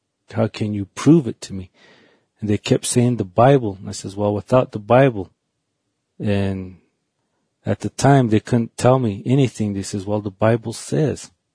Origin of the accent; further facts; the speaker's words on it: Winslow, Arizona, United States; born there; I live in northeastern Arizona on the Navajo Reservation. I'm a Navajo. I was born in Winslow, Arizona, and I'm 40 years old.